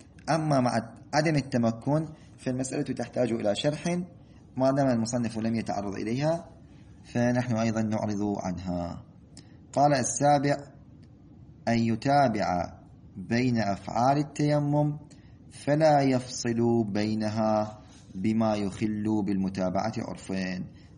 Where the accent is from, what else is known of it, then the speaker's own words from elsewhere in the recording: Iraq; نحن عندنا في العراق هذه المسألة جدا ممكنة